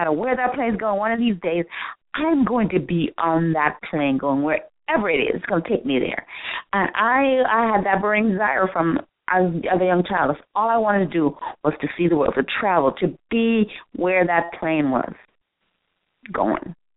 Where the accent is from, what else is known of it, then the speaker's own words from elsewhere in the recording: Jamaica; I grew up poor in Jamaica. I mean, we didn't live in poverty, but we were poor. I mean, we had no running water inside the house when I was growing up. We had no indoor toilet when I was growing up.